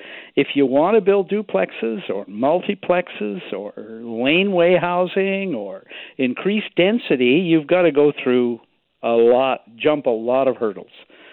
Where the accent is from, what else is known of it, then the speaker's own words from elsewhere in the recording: Victoria, British Columbia, Canada; It's dividing my hometown here severely